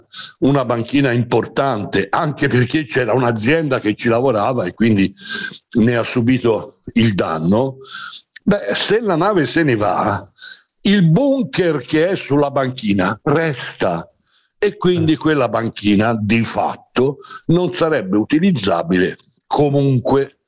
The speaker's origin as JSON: {"language": "Italian", "town": "Livorno", "region": "Tuscany", "country": "Italy", "said": "Io, se vuole, da toscano e da livornese posso solo aggiungere"}